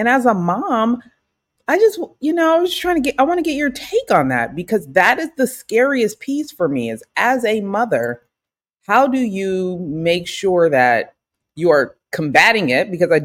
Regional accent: California, United States; Sometimes though, I think I'm like, maybe it's because we're from the Bay Area.

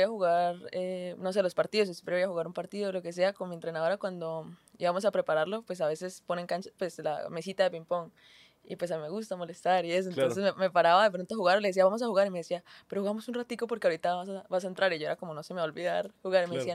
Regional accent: Cúcuta, Norte de Santander, Colombia; Vale, pues sí, soy de Cúcuta, soy... orgullosamente cucuteña.

